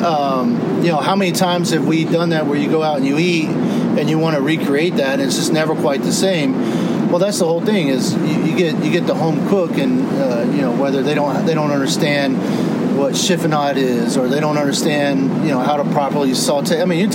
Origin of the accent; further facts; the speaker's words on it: Texas, United States; also born or lived in Kansas City / Birmingham; And, having time in Kansas City, growing up in Texas, living in Birmingham, Alabama.